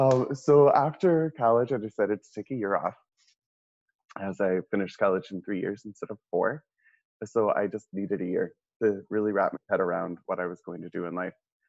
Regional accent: Centralia, Missouri, United States; But I was raised in Centralia, Missouri.

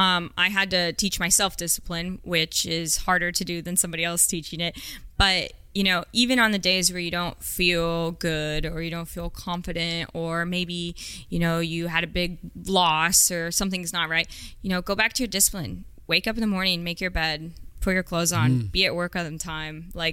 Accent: Roseville, California, United States; Yeah, so I grew up in Roseville.

